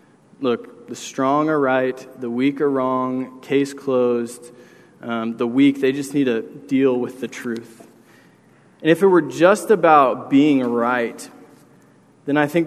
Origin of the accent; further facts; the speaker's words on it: Virginia, United States; I was the youngest of four brothers in my family. And we're from Northern Virginia, but my grandparents are from Tampa, Florida.